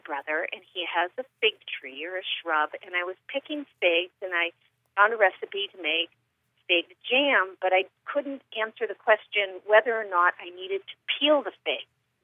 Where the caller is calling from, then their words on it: Blue Island, Illinois, United States; I am calling from Blue Island, Illinois.